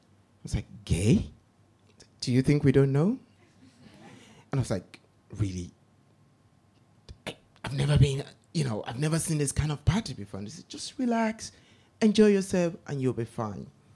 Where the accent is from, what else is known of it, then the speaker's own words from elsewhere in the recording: Nigeria; growing up in Nigeria isn't funny.